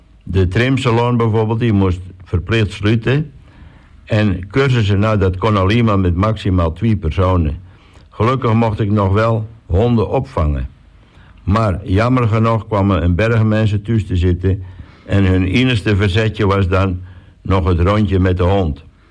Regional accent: Texel, North Holland, Netherlands; Ik ben opgegroeid op Texel op de Johanneshoeve, waar ik altijd buiten te vinden was bij de dieren.

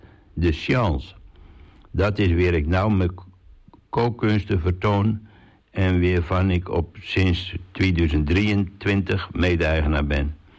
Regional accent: De Koog, North Holland, Netherlands; also born or lived in Den Helder; Ik ben 34 jaar, ik kom uit de Koog. Maar ik ben in De Helder in het ziekenhuis geboren, dus er staat De Helder in mijn paspoort. Maar vanaf mijn tweede levensdag woonde ik in de Kamerstreet aan de Koog.

